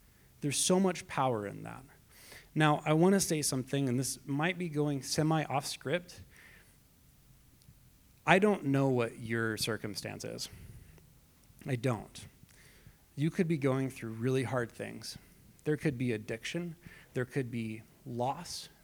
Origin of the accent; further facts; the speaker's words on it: Arkansas, United States; I'm from Arkansas, so I do love watching the U of A play.